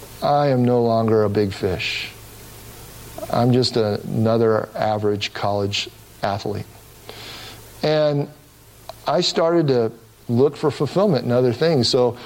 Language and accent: English; Cincinnati, Ohio, United States; I grew up in Cincinnati, Ohio, and a big part of my life growing up was to try to succeed.